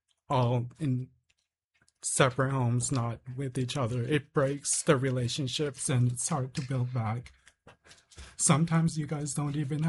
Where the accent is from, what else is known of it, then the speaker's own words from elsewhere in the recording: Fairbanks, Alaska, United States; I'm from Fairbanks, and I'm in support of the House Bill 157.